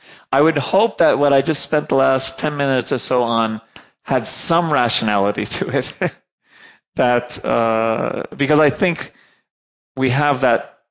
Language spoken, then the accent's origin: English; New York, United States; I'm from New York. They do that in New York.